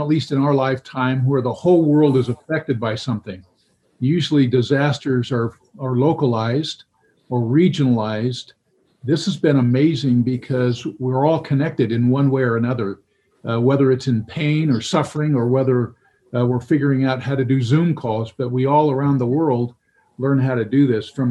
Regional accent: California, United States; I grew up in California.

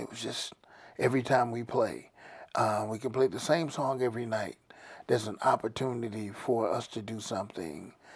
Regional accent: Waynesboro, United States; And living, growing up in Waynesboro, in the country, well, we listened to her country music on the radio as well.

